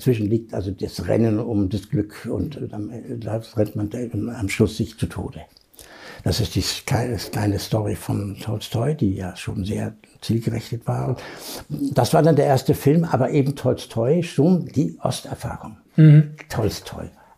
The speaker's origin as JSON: {"language": "German", "country": "Germany", "said": "Also ich mied immer meinen Namen, oder mein Herkunftsland. Die stuften mich immer ein als Schweden oder als Engländer. Und ich versuchte also im Äußeren nicht als Deutscher aufzutreten"}